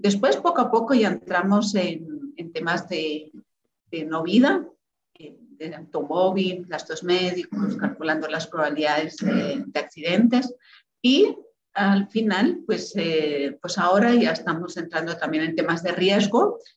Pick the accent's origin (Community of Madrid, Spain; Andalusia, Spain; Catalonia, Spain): Catalonia, Spain; now in Guatemala; soy catalana, española, ¿no? Y desde hace 22 años que estoy en Guatemala.